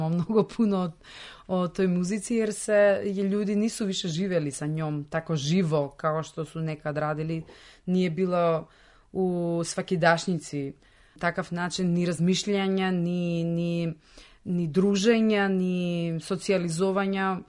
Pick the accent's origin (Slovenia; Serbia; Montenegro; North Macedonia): North Macedonia; znači, mi nismo iz Francuske, mi smo iz Makedonije.